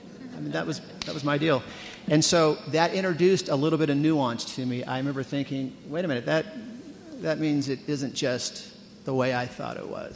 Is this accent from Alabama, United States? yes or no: no; California, United States; I grew up in Southern California.